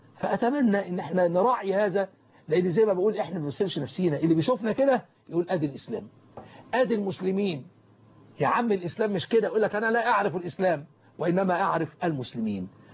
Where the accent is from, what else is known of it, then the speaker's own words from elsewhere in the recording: Egypt; وأن يجعل بلدنا مصر أمنا أمانا سخاء رخاء